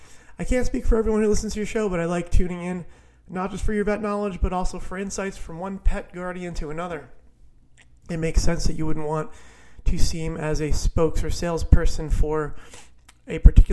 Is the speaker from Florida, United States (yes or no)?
yes; Florida, United States; coming to you from the Florida Space Coast. What a glorious morning it is here in my home state of sunny Florida.